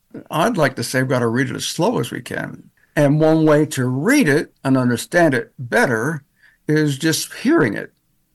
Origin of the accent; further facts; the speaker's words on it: Pennsylvania, United States; born there; also born or lived in Virginia / New York / North Carolina; now in Indiana, United States; I was born in Pennsylvania. I now live in Indiana. I've also lived in Virginia and New York and North Carolina.